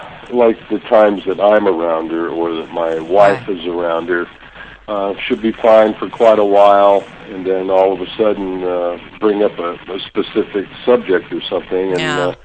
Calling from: Arizona, United States; Arizona, actually.

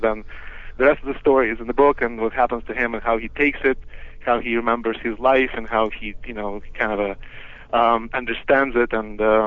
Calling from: Sacramento, California, United States; You know what? I think I'm calling from Sacramento.

